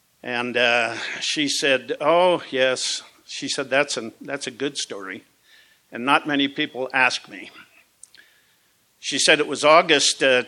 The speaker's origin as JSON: {"language": "English", "town": "Butte", "region": "Montana", "country": "United States", "said": "I'm from Butte. When a Butte guy drinks, everybody drinks."}